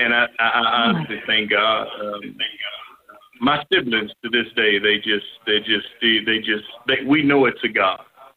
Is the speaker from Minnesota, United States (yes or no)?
no; Louisiana, United States; And I'm from South Louisiana.